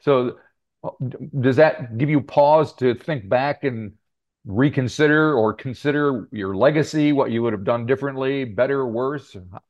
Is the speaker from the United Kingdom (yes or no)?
yes; England, United Kingdom; born there; accent: American; Believe it or not, I'm English born, but I have an American accent